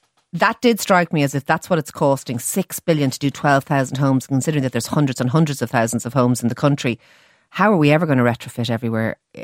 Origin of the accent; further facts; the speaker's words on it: Ireland; Don't have that option as an Irish person.